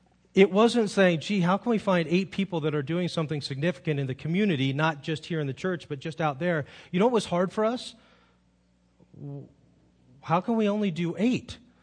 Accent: Monterey, California, United States; I left what essentially is my hometown, Monterey, a beautiful place, a really solid church.

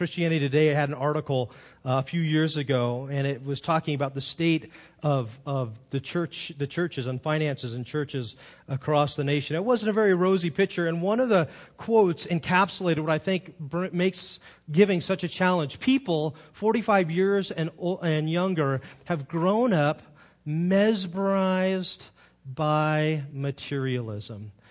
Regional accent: Monterey, California, United States; I left what essentially is my hometown, Monterey, a beautiful place, a really solid church.

